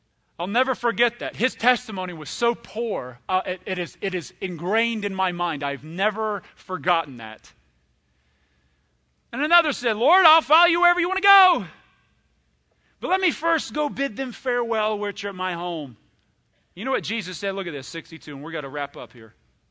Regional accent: United States; We don't even have farmers here. I grew up in Clinton County. They're farmers.

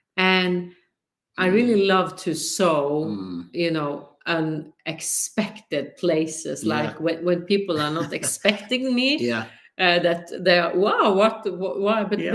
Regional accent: Norway; English is a second language; You know, I'm from Norway, so I don't have all the words in English.

